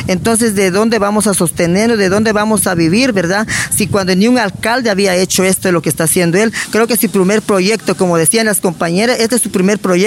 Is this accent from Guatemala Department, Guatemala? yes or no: no; Palín, Escuintla, Guatemala; born there; Yo nací aquí en Palín, mis padres son puros palinecos.